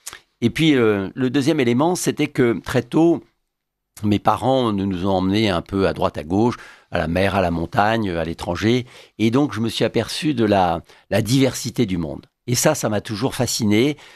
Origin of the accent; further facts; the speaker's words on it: Lyon, Auvergne-Rhône-Alpes, France; also born or lived in Paris; Eh bien, je suis né à Lyon, pardon. J'ai vécu 10 ans à Paris, puis ensuite tout le reste de ma scolarité à Lyon.